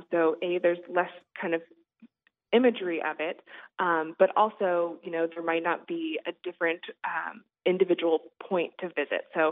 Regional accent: Kansas, United States; I'm originally from Kansas, and the national parks in Kansas didn't make the cut in the first round

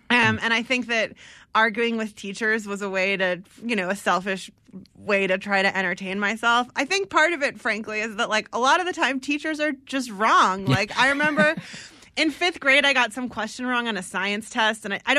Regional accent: California, United States; I grew up in the East Bay in California, so we were really surrounded by immigrants.

